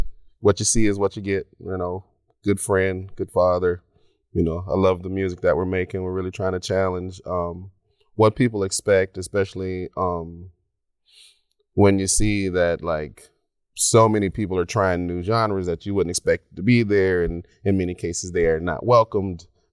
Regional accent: Atlanta, Georgia, United States; I'm from Atlanta, and I make soul-influenced R&B pop music.

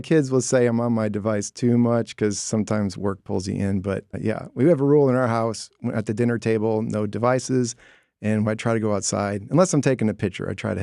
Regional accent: Minnesota, United States; now in Georgia, United States; Originally, I am from Minnesota. That's where my parents had settled.

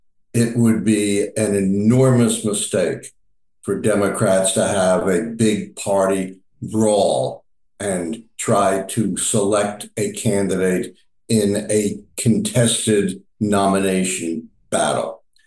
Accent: Brooklyn, New York, United States; I have a big bridge in my hometown of Brooklyn that I'll sell to you.

